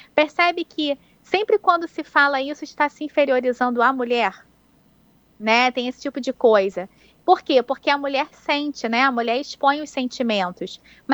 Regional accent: Rio de Janeiro, Brazil; Isso, sou do Rio de Janeiro.

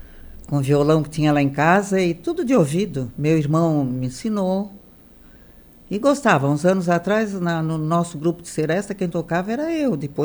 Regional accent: Criciúma, Santa Catarina, Brazil; Criciúma.

